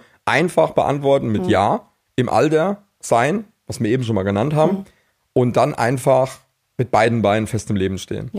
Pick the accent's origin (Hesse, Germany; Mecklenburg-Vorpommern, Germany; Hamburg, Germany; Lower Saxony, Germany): Hesse, Germany; Dillenburg; born there; Ich komme mit der Lisa gebürtig aus Dillenburg, also wir wohnen im Stadtteil von Dillenburg, wir wohnen in Niederscheld. Das ist jetzt in der Nähe von Frankfurt